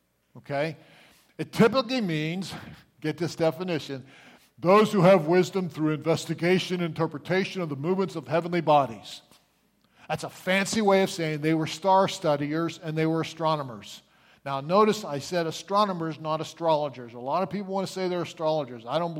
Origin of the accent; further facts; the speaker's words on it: Pittsburgh, Pennsylvania, United States; I'm from Pittsburgh. We didn't say the word yonder.